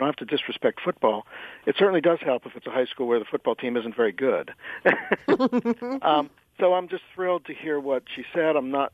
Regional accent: Levittown, Pennsylvania, United States; I grew up in Levittown when the steel mill was employing 10,000 people and all kinds of other industrial giants were going, and times were good.

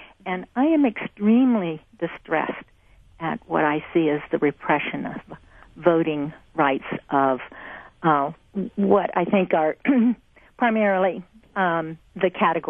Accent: the South, United States; I grew up in the South. I was indoctrinated against many things

